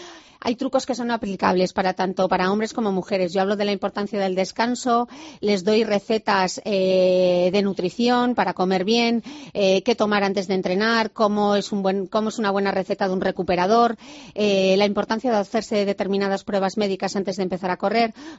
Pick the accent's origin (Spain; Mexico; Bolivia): Spain; Gijón, Asturias; o las carreras que organizan en Gijón, que es de donde yo soy